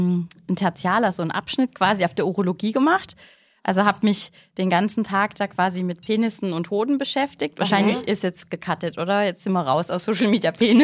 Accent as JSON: {"language": "German", "town": "Schwäbisch Hall", "region": "Baden-Württemberg", "country": "Germany", "said": "Nee, also, ich komme ja aus Schwaben."}